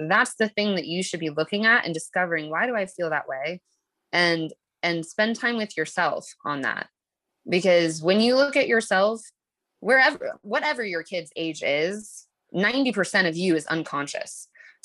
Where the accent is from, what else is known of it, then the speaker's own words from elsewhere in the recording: El Dorado Hills, California, United States; I grew up in El Dorado Hills in like a more suburban area, and we ended up moving when I was pretty young